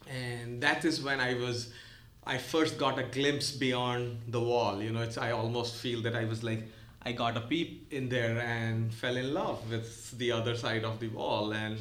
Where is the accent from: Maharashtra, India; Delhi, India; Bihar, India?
Bihar, India; Patna; Well, I grew up in India, in a small city called Patna.